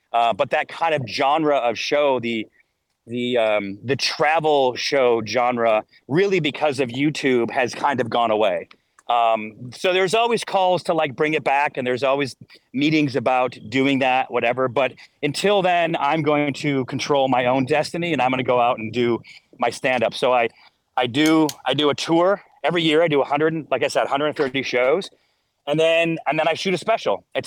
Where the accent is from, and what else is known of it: Syracuse, New York, United States; born or raised there